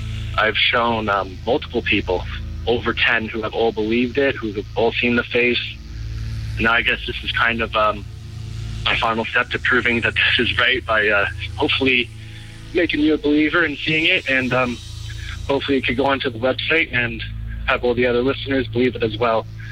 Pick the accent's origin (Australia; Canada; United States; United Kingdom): Canada; Toronto, Ontario; I'm from Toronto, Ontario, Canada.